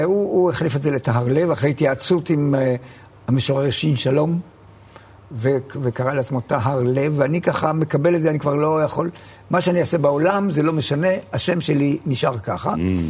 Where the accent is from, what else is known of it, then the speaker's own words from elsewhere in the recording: Yagur, Haifa District, Israel; שם גדלתי.